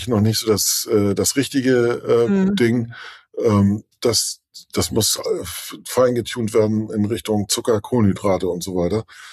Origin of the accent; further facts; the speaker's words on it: Northern Germany, Germany; Ich bin Norddeutscher.